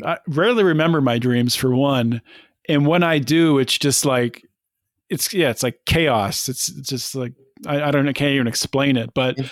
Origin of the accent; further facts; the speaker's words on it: Pittsburgh, Pennsylvania, United States; But for growing up in Pittsburgh and being a self-taught cook like my mom, it's pretty good.